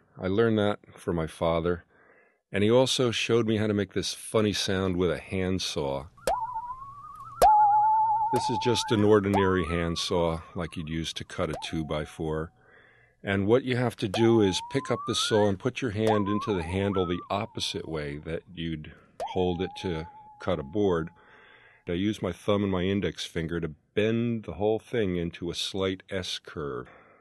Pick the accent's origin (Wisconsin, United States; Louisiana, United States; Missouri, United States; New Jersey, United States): New Jersey, United States; North Brunswick; from North Brunswick, New Jersey.